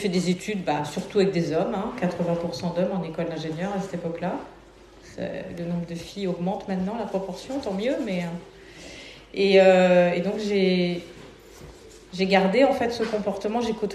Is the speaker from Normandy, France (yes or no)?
yes; Normandy, France; moved away as an adult; also born or lived in Brittany; Et donc j'ai quitté la Normandie, je suis allée travailler en Bretagne.